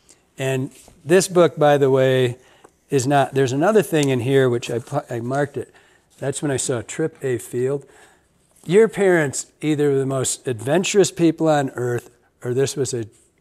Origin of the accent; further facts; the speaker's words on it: Michigan, United States; because I'm from Michigan, and the Stack Blonde is tied on a keel hook, which was invented there, and in Traverse City